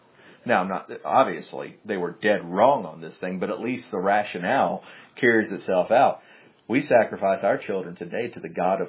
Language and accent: English; the South, United States; But listen, I grew up in the South. We call them Baals.